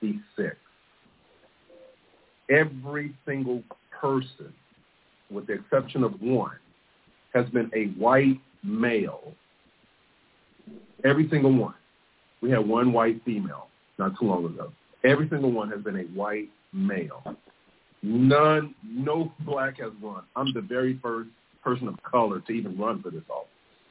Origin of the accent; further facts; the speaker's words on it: Waco, Texas, United States; I grew up in Pecan Gardens, and then we moved over on Preston Street.